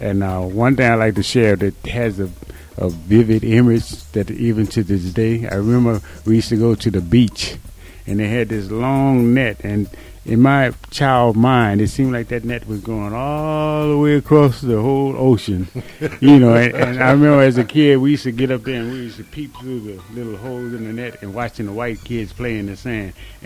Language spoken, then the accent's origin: English; Houston, Texas, United States; I grew up in the Jim Crow South in Houston, Texas.